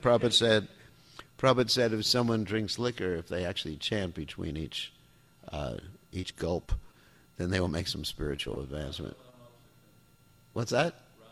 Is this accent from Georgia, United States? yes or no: no; New York, United States; I was brought up in New York, and I remember that New York was where the theaters were, the museums were.